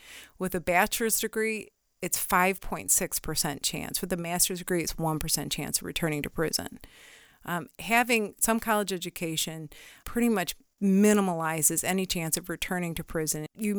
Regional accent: Illinois, United States; I'm from Northern Illinois, and I'm a border state with Wisconsin.

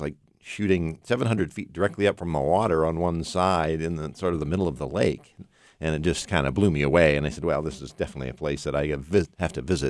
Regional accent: Vermont, United States; I mean, I grew up in another state. I don't know if I can admit that as a tourism director, but I grew up in Vermont, and you know, I'm used to lakes and mountains

